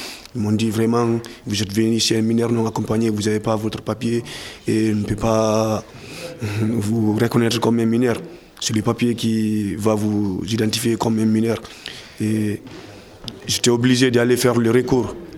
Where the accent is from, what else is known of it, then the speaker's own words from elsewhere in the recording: Guinea; now in Lille, France; Moi, je viens de la Guinée-Conakry.